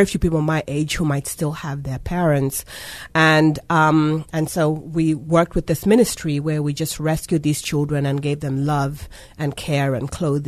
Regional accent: Kitwe, Copperbelt, Zambia; Yes, I was born in Zambia, a little town called Kitwe.

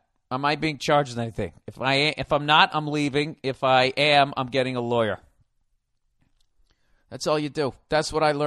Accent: United States; And I don't look at my life and find any fault because I'm an American.

